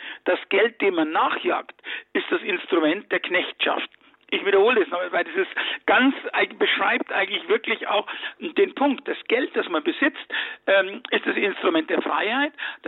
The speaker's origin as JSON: {"language": "German", "town": "Munich", "region": "Bavaria", "country": "Germany", "moved": "yes", "said": "dann bin ich auf Flucht gegangen und über München, wo ich herkomme, Wien, London, New York, nach Miami."}